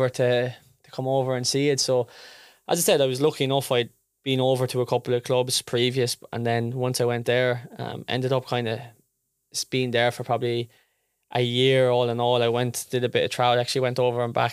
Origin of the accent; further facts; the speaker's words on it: Ireland; as the cliche goes, obviously being Irish, a lot of my uncles, two of my uncles are really big Celtic fans.